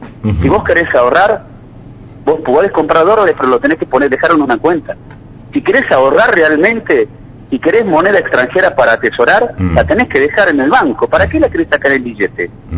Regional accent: Argentina

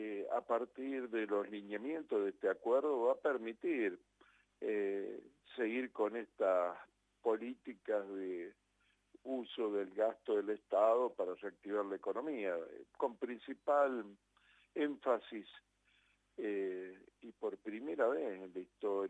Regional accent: Argentina; como argentinos de Argentina

